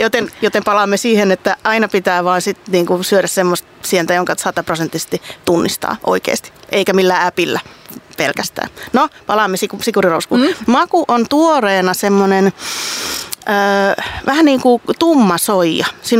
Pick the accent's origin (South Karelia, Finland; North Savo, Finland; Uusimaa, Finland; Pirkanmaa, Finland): Uusimaa, Finland; Vantaa; mähän olen Vantaalta, että martsari, jee, mutta äitini on Itä-Suomesta kotoisin, että mä olen niin kuin sieltä sitten